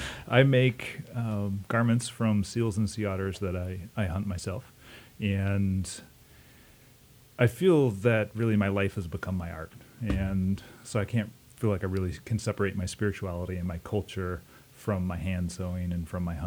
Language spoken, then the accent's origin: English; Sitka, Alaska, United States; Yeah, I grew up in Sitka